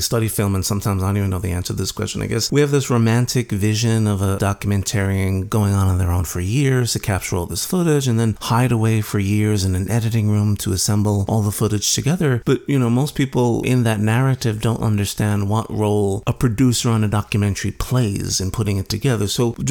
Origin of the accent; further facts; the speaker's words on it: New York, United States; it was like a perfect show for me growing up in New York.